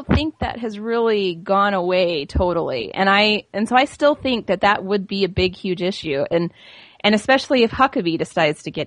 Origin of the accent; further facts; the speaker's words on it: Utah, United States; now in Wisconsin, United States; I grew up in Utah, but I've lived in Wisconsin for the last 16 years.